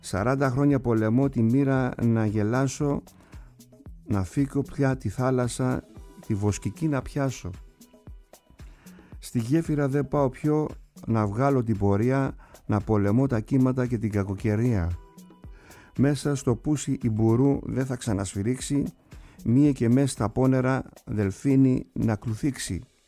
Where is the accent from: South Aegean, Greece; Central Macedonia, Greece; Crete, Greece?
South Aegean, Greece; Kasos; να είναι καλά εκεί που βρίσκεται στο νησί μου την Κάσο